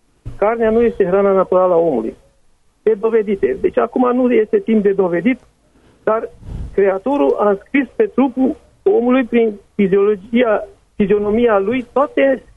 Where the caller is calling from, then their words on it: Timișoara, Timiș County, Romania; sunt din Timișoara.